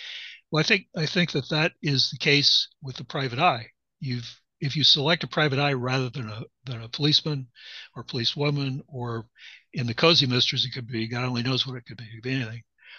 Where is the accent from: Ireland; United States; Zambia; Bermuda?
United States; Midwest; because I grew up in the Midwest, so everything is flat